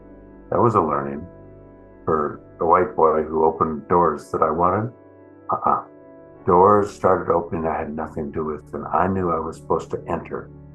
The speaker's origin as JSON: {"language": "English", "region": "Midwest", "country": "United States", "tie": "born or raised there", "said": "I discovered my ethnocentrism growing up in the Midwest of this continent was so deep that I didn't know how to do any of the bridging between myself and anybody different."}